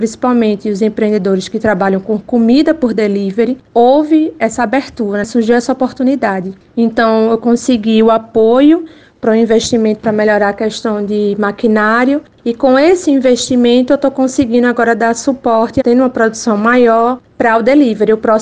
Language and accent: Portuguese; Pernambuco, Brazil; moved away as an adult; now in Fortaleza, Brazil; sou pernambucana e me mudei aqui para Fortaleza em novembro de 2018.